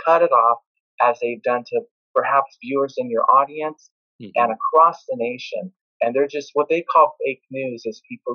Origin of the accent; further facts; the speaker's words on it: California, United States; Yeah, I'm born and raised in Silicon Valley, and I got connected to all the computer stuff.